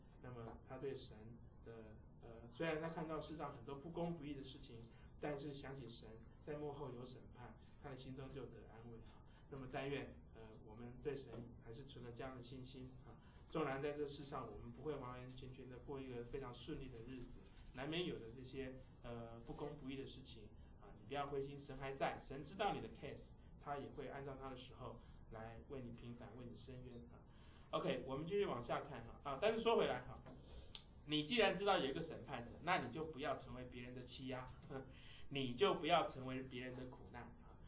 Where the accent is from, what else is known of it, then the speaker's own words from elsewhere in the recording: Cheshire, Connecticut, United States; 我们是来自康州 Connecticut 的一个小town叫做 Cheshire。